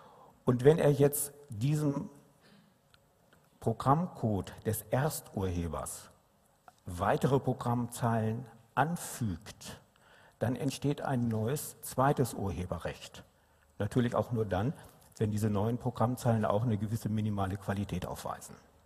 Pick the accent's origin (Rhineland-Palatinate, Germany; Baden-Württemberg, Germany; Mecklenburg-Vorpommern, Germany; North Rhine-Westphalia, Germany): North Rhine-Westphalia, Germany; Bielefeld; Und wie Sie hören, komme ich aus Bielefeld.